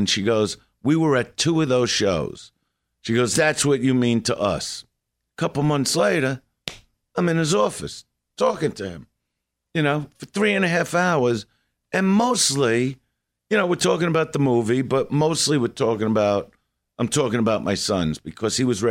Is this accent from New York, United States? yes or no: yes; Brooklyn, New York, United States; You know, I'm from Brooklyn.